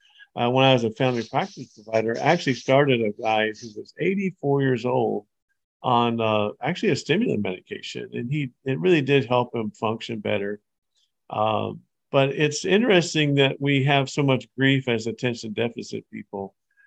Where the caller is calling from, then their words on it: Roseburg, Oregon, United States; I come to you from Roseburg, Oregon